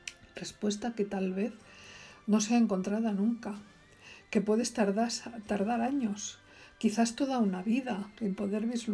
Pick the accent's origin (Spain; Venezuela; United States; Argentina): Spain; Barcelona, Catalonia; born there; Nací en Barcelona, Cataluña, España. En este lugar del plano me muevo entre el mar y la montaña, entre el Mediterráneo y los Pirineos.